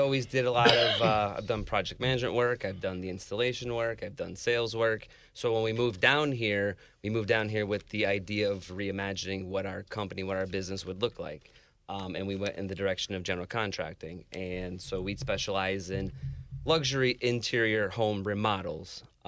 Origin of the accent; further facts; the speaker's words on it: New York, United States; now in Charlotte, United States; Originally from upstate New York.